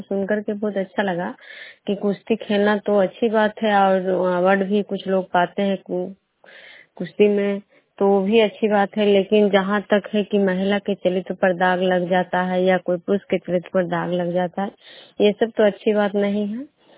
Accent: Vishnupur, Bihar, India; मैं विष्णुपुर ग्राम कजरा पंचायत नालंदा जिला नवनसा प्रखंड के निवासी हूँ।

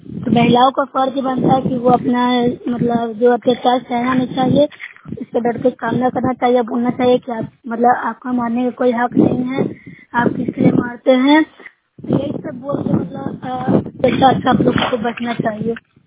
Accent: Nursarai, Bihar, India

